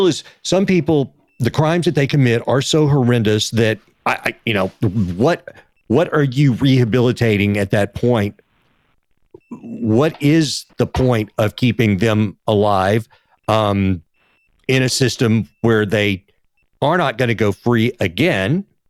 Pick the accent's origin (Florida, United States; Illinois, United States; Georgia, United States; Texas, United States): Texas, United States; now in Los Angeles, United States; I am from Texas. I live in LA now, but Texas is the same way.